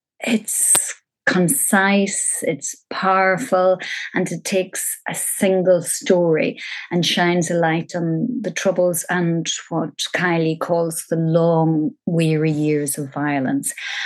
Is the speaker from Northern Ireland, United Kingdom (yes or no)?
yes; Omagh, Northern Ireland, United Kingdom; And because he's from my hometown, through him, I saw that it was possible to become a writer.